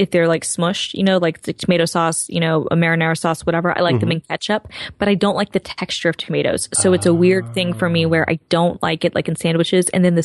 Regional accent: Atlanta, Georgia, United States; Now, Tucker is not too far from where I grew up in Atlanta. It's in suburban Atlanta.

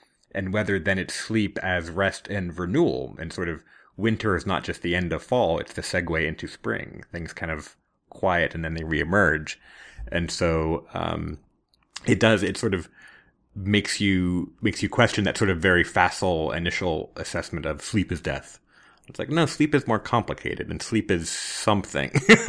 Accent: Punxsutawney, Pennsylvania, United States; I'm from Punxsutawney, Pennsylvania originally, which is, which is Groundhog Day.

